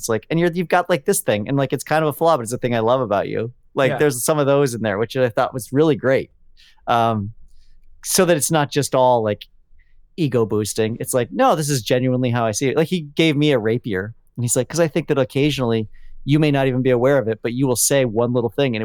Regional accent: Colorado, United States; Because like people who know also that I grew up in Colorado

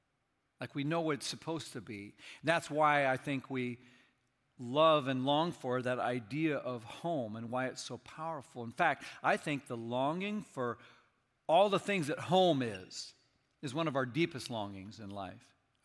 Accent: Minneapolis, Minnesota, United States; I'm thinking now of the one I did some growing up in Minneapolis.

